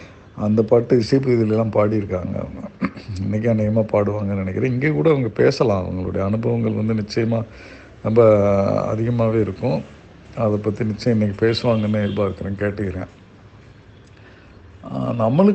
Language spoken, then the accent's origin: Tamil; Uthirakosamangai, Tamil Nadu, India; நான் பிறந்து வளர்ந்தெல்லாம் உத்தரகோசமங்க சிவன் கோயில்